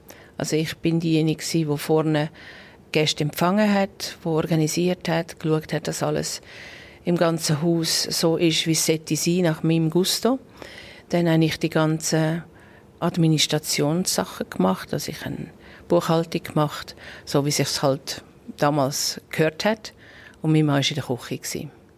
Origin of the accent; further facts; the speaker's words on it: St. Gallenkappel, St. Gallen, Switzerland; Und da es ja meine Heimat ist, also auf dieser Seite vom Ricken